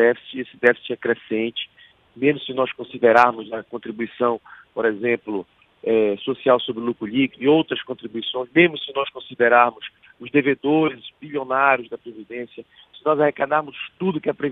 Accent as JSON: {"language": "Portuguese", "region": "Pará", "country": "Brazil", "said": "sou do estado do Pará"}